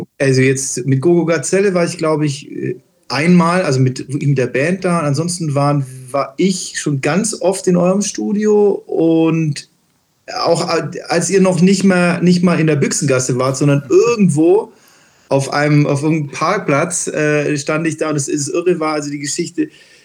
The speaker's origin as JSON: {"language": "German", "town": "Augsburg", "region": "Bavaria", "country": "Germany", "said": "Also, wir sind aus Augsburg, genau."}